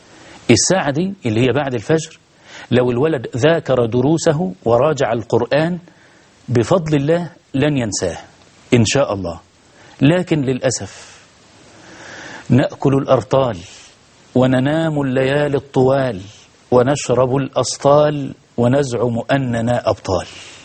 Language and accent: Arabic; Egypt